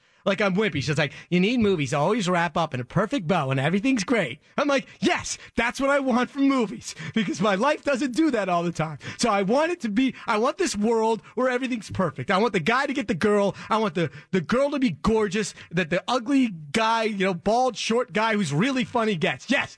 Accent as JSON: {"language": "English", "region": "New Jersey", "country": "United States", "tie": "born or raised there", "said": "I grew up in Jersey. My first instinct is punch people in the face."}